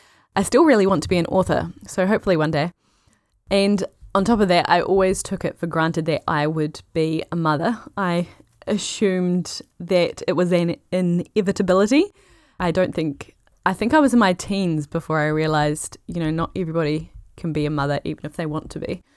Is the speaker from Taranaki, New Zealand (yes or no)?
no; Christchurch, Canterbury, New Zealand; also born or lived in Auckland / Toronto / Munich / Portugal; now in Waikawa, New Zealand; I live in Waikawa, New Zealand. My hometown is Christchurch, and I've also lived in Auckland, New Zealand, Toronto, Canada, Munich, Germany, and in rural Portugal.